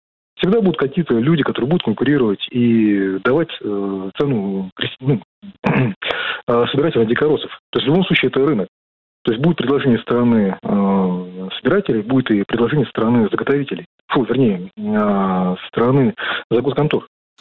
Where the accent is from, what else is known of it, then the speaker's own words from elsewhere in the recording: Buryatia, Russia; Я сам из Бурятии, из лесного региона